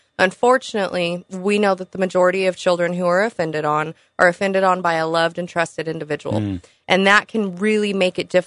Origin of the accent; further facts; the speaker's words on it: Farmington, New Mexico, United States; I grew up in Farmington, went to school here, graduated from here, earned my degree here through New Mexico Highlands University.